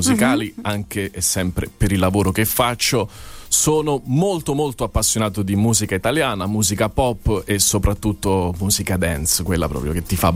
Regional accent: Naples, Campania, Italy; now in Rome, Italy; sono di Napoli, vengo da Napoli, ma l'Italia è un po' casa mia grazie al mio mestiere, perché vivo anche a Roma, giro un po' tutte le città perché sono un ballerino

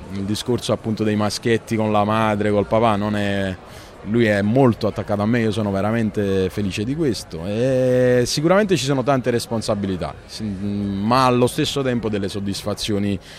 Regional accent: Naples, Campania, Italy; c'è Napoli ovunque. Io sono contentissimo, che sono innamorato della mia terra

